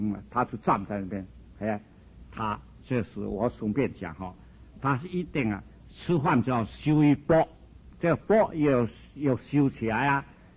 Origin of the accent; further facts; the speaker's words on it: China; 在我们中国人啊修不是修不起来